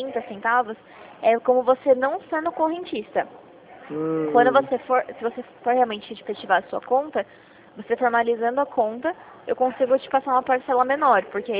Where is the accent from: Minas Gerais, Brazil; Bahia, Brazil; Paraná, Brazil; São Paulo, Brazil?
São Paulo, Brazil; eu sou aqui de São Paulo.